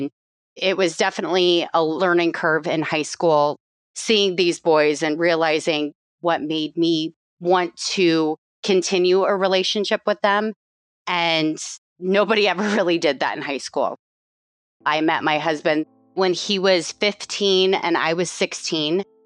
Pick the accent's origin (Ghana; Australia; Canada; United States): United States; Iowa; I was born and raised in Iowa, small town, about 1,000 people. Lived here forever, never left Iowa as far as living situation goes.